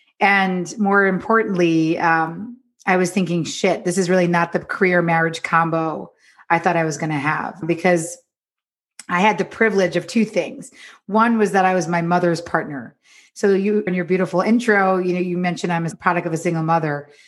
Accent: New York, United States; now in Los Angeles, United States; I'm from New York, but I live in Los Angeles now.

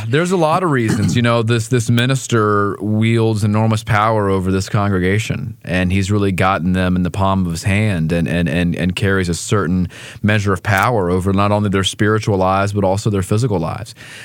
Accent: Gastonia, North Carolina, United States; And I was raised in Gastonia, right next door to PTL, so I grew up, you know, watching the rise of PTL with Jim and Tammy Faye Baker

